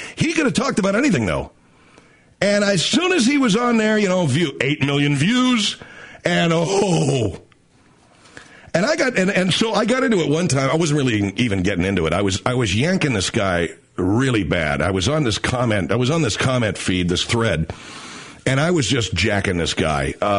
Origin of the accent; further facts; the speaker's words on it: United States; I mean, my people come from there. What the hell do I know about it? I'm an American.